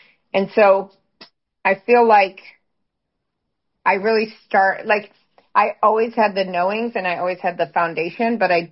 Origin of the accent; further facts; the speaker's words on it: Illinois, United States; So I grew up in Illinois in these cornfields, right?